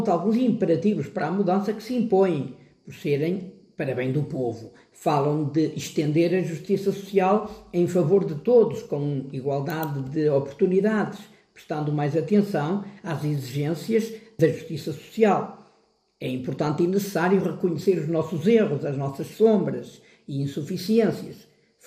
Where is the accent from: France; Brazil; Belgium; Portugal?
Portugal; como português, como padre, como cidadão do mundo, só me posso alegrar e associar à festa.